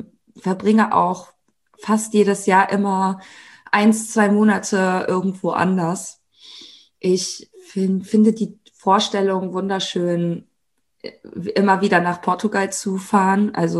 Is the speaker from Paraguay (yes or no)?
no; Italy; ich bin ja Italienerin.